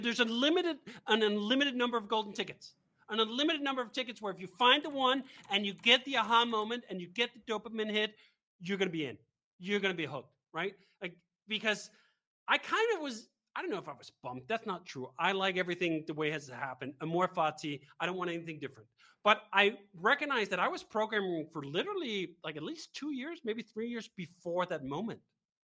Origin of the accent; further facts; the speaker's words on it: Copenhagen, Capital Region of Denmark, Denmark; I grew up in Copenhagen, Denmark.